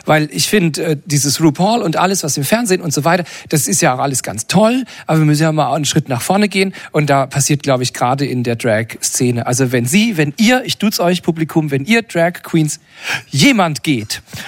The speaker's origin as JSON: {"language": "German", "region": "Rhineland-Palatinate", "country": "Germany", "said": "Hallo, ich komme ursprünglich aus Rheinland-Pfalz."}